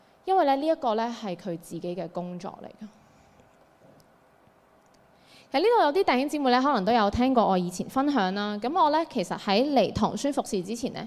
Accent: Hong Kong; 其实我们作为香港人是生活在一个很讲求能力的社会里面

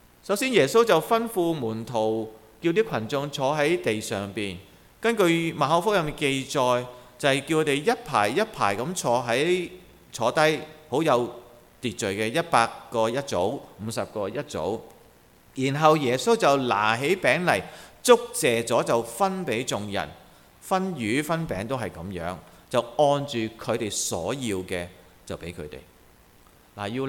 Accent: China; 然后即我们中国人打包

